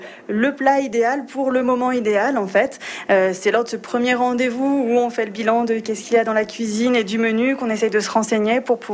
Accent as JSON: {"language": "French", "town": "Lyon", "region": "Auvergne-Rhône-Alpes", "country": "France", "said": "le gratin dauphinois par chez moi, puisque je suis de Lyon."}